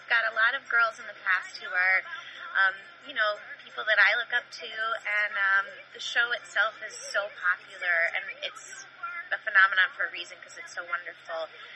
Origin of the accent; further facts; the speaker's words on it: Kansas, United States; I'm originally from Kansas, grew up, born and raised in Kansas, so The Wizard of Oz is very close to my heart.